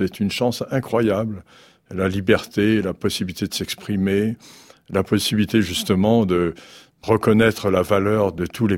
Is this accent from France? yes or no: no; Mauritius; J'ai deux identités. Je suis mauricien et français, donc je jongle un peu avec chacune de ces identités.